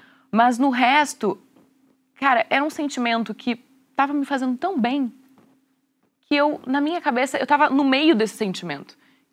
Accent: Rio Grande do Sul, Brazil; na sociedade que eu fui criada, sou gaúcha, uma sociedade ainda mais retrógrada, né?

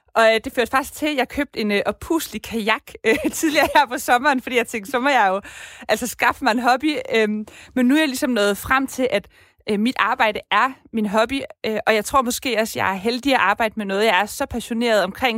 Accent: Odense, Region of Southern Denmark, Denmark; Jeg kommer fra Odense

